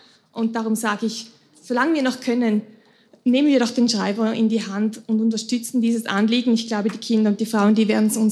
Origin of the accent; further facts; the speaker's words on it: Switzerland; Ist doch toll, wenn wir diese Rechte als Schweizer noch nutzen, solange wir noch können.